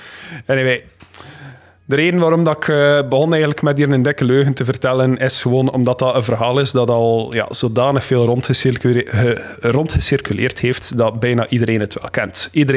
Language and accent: Dutch; Beernem, Flanders, Belgium; je kent de streek waar ik ben opgegroeid, Beernem.